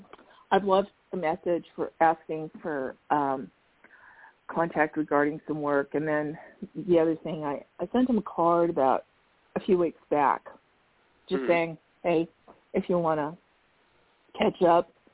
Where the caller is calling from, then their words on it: Arizona, United States; I'm calling from Arizona.